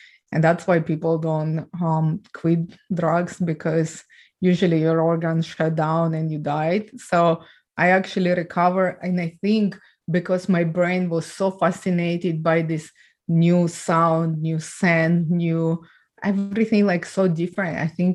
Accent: Ukraine; English is a second language; Ukraine. I'm from Ukraine.

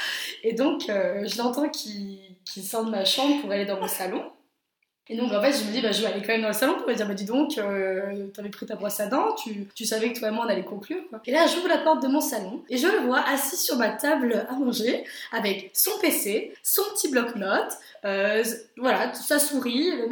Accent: Lyon, Auvergne-Rhône-Alpes, France; moved away as an adult; now in Berlin, Germany; Et je suis originaire de Lyon.

